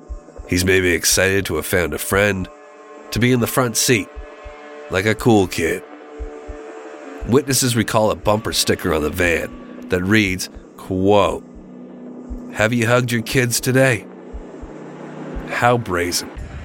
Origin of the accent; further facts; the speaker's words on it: New Jersey, United States; I grew up in New Jersey as well.